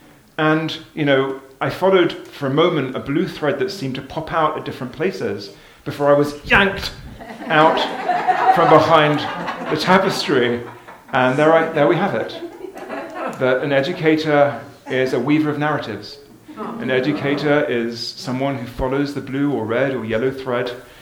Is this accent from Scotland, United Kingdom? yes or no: no; London, United Kingdom; As you can hear, I'm from London, England.